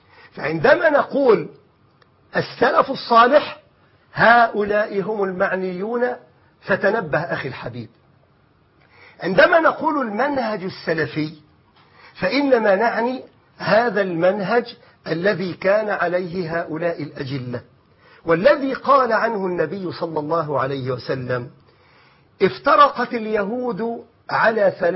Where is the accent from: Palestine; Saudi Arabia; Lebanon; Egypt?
Egypt; أقول لك مثلا عندنا في مصر جماعة أنصار السنة